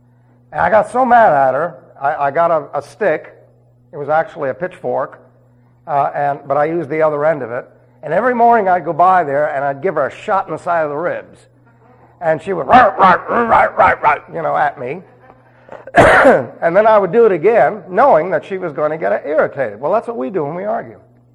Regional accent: New York City, New York, United States; I was raised in New York City, and they don't have many ranches in Manhattan.

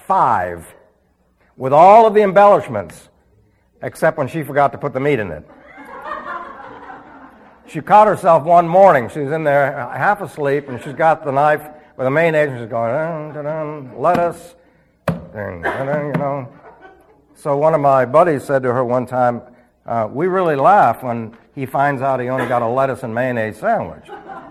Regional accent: New York City, New York, United States; born there; See, I was born in New York City, and so when we went to California

